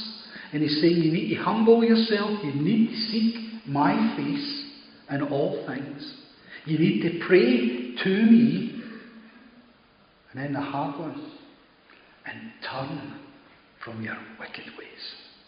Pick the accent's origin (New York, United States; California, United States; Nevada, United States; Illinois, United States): California, United States; View Park; I was born and brought up in View Park.